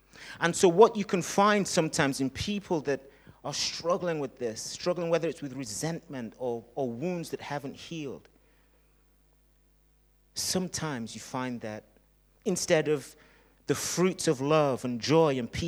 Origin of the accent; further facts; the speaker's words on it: Nigeria; born there; I'm happy where I was born. Hallelujah. Do you know what I mean? Praise God. I was born in Nigeria, and I'll take that any day.